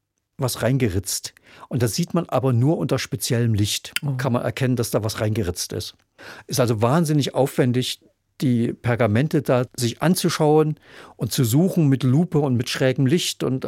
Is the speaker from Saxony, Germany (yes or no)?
yes; Leipzig, Saxony, Germany; als Leipziger